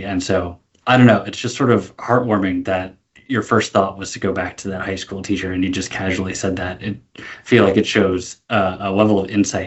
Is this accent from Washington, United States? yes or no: no; Long Island, New York, United States; Yeah, born and raised on Long Island, and went to school everywhere outside of Long Island in New York.